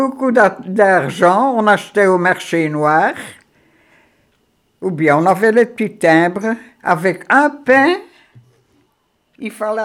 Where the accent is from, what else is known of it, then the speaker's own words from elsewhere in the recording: Molenbeek, Brussels-Capital Region, Belgium; père est de descendante française et ma mère est flamande. Donc... Je suis bruxelloise. Je n'ai jamais habité Bruxelles. J'ai toujours habité Molenbeek.